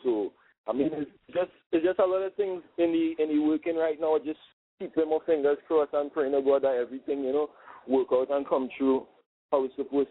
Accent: Trinidad & Tobago; I mean, although I'm from Trinidad and rapping

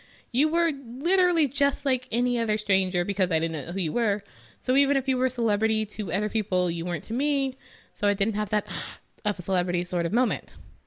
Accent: California, United States; I'm from California. I'm born and raised here and lived here most of my life.

